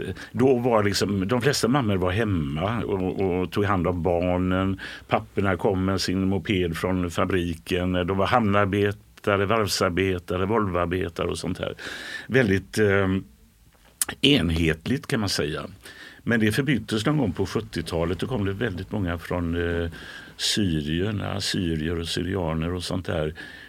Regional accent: Gothenburg, Västra Götaland County, Sweden; Ja, jag är uppvuxen i Göteborg. Slätta damm de första 5-6 åren, och sen flyttade vi till Biskopsgården.

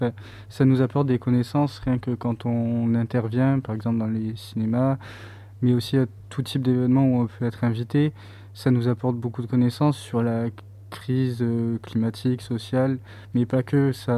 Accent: Toulouse, Occitanie, France; Là, je suis parti de Toulouse pour mes études.

